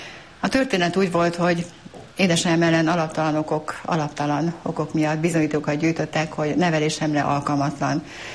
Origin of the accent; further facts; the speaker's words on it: Budapest, Hungary; born there; 1953. február 9-én születtem Budapesten.